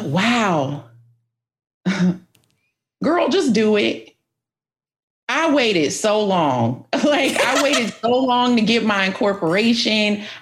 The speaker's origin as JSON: {"language": "English", "town": "Canton", "region": "Ohio", "country": "United States", "said": "I'm from a small town. I'm from Canton, Ohio."}